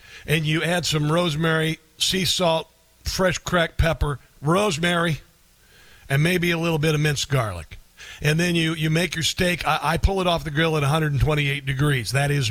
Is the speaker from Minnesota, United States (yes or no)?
no; Omaha, Nebraska, United States; I'm from Omaha, by the way.